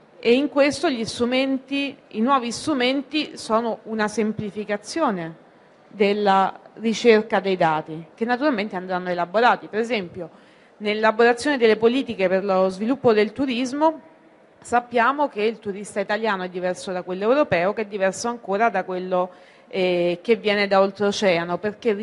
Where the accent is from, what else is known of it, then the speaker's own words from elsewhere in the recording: Rome, Lazio, Italy; da romani che guardiamo tutti dall'alto in basso